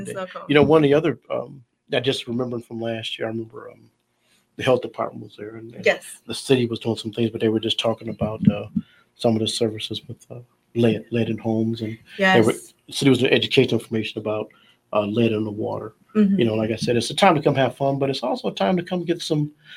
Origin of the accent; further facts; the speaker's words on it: Muskegon Heights, Michigan, United States; We were down in Detroit, even though we're from Muskegon Heights.